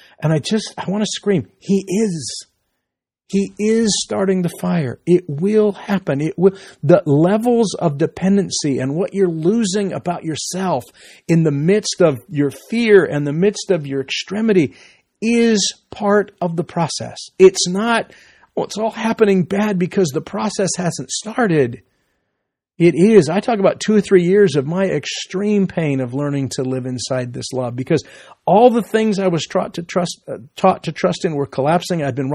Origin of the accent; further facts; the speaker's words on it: New Zealand; Hospitals were much lower grade than my home country, New Zealand.